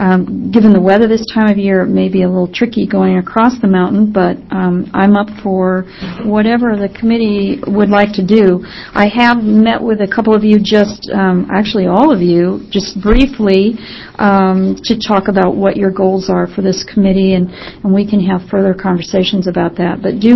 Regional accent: Eugene, Oregon, United States; Yes, and actually I'm from Eugene

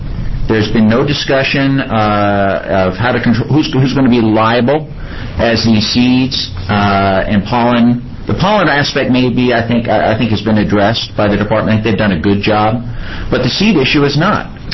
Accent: Oregon, United States; But I come from the Willamette Valley, the upper Willamette Valley.

